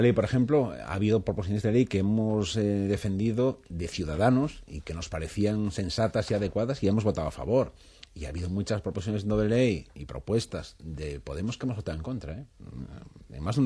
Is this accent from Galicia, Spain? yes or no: yes; Galicia, Spain; afortunadamente soy gallego y pude ejercer políticamente de gallego